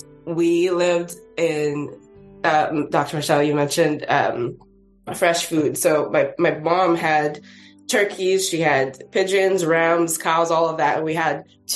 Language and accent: English; Northern Nigeria, Nigeria; So I was born and raised in Nigeria. I am a Northern girl through and through.